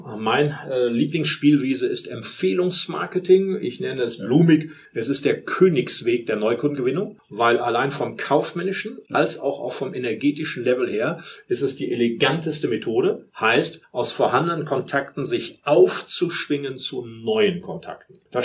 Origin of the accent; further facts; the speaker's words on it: Rhineland, Germany; Ich komme aus dem Rheinland